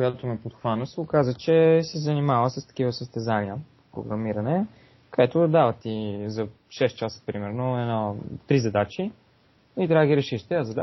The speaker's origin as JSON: {"language": "Bulgarian", "town": "Sofia", "region": "Sofia City", "country": "Bulgaria", "tie": "born or raised there", "said": "Не, това е една дума. Люлин."}